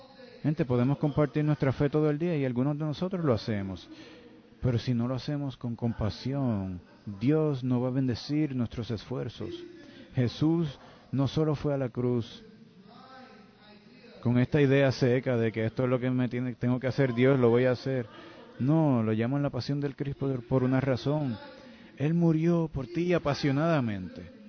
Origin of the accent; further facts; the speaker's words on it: New York, United States; Mi crianza, ustedes saben que soy de Nueva York.